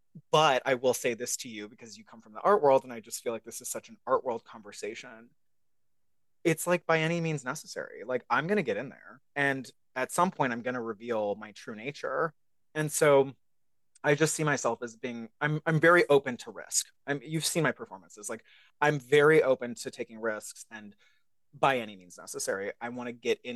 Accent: Salt Lake City, Utah, United States; I'm from Salt Lake City, Utah.

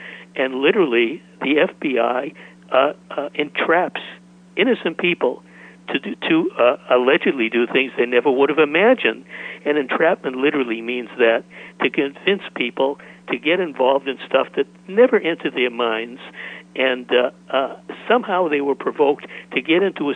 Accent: Boston, Massachusetts, United States; moved away as an adult; But let me just preface that by saying that I grew up in Boston. I was there through college. Then I left.

